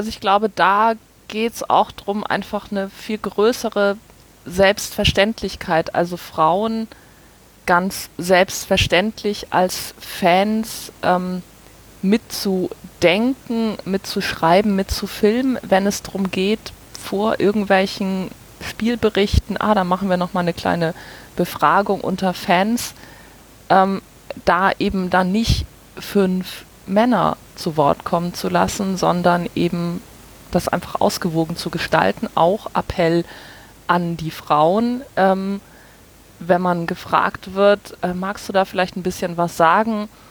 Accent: Flensburg, Schleswig-Holstein, Germany; Also ich bin in Flensburg aufgewachsen.

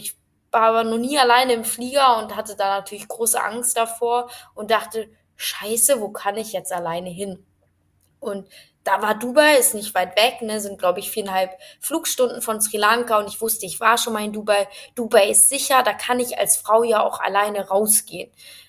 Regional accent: Frankfurt, Hesse, Germany; Ja, ich komme aus Frankfurt, ich bin so ein richtiges City-Girl.

